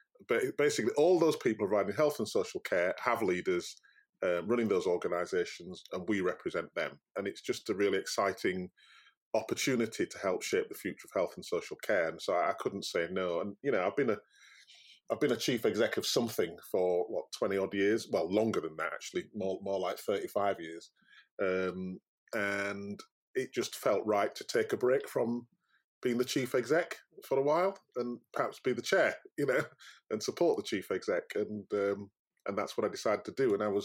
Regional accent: Yorkshire and the Humber, United Kingdom; I'm very proud of being a Yorkshireman. I love Yorkshire, and I like Yorkshire people, and they are different.

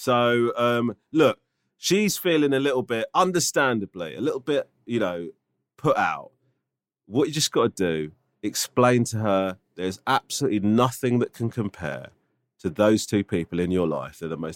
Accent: London, United Kingdom; now in Israel; I'm originally from London

